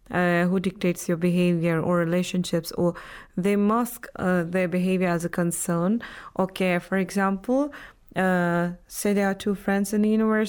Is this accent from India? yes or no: yes; Jammu and Kashmir, India; now in Iran